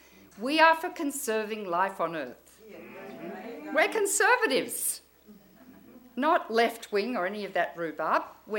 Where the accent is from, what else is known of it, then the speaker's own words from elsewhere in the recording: Australia; I'm Australian, I'm allowed to say that.